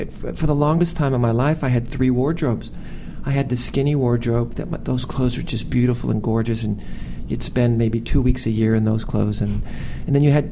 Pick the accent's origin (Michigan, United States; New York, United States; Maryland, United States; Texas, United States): Texas, United States; Houston